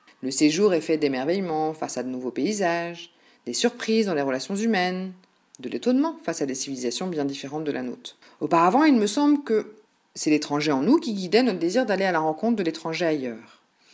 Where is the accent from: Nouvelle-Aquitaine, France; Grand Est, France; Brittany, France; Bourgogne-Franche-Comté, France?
Brittany, France; En tant que bretonne